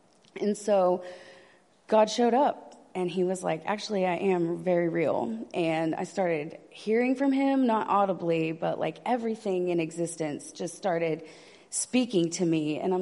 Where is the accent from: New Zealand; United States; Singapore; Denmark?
United States; Indiana; So they have a cattle farm in Indiana. I'm from Indiana.